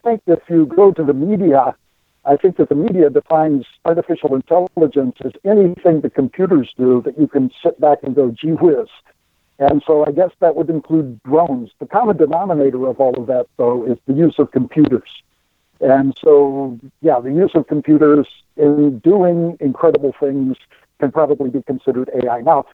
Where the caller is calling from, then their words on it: Waco, Texas, United States; I'm calling you from beautiful downtown Waco, Texas.